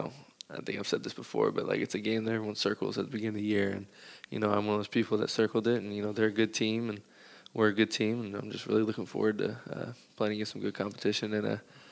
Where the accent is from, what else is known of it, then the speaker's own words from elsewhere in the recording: Indianapolis, Indiana, United States; My dad is from Cincinnati, so I sort of, as soon as I could talk, I knew how to say hootay.